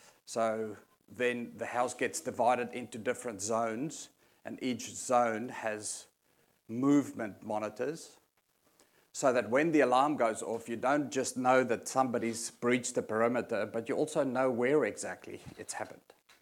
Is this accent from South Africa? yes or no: yes; South Africa; Those that hear me can hear I'm not from around here. I grew up in South Africa.